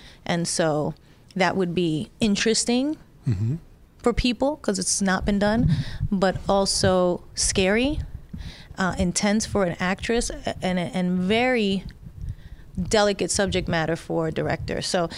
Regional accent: Bronx, New York, United States; from just growing up in the Bronx.

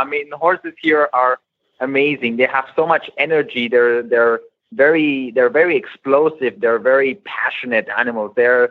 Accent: California, United States; born there; first language Swiss German; I was born in California, and when I was in California, my mother spoke Swiss German to me because she's Swiss. My dad spoke Spanish because he's a Mexican from Morelia. And then everyone else spoke English to me.

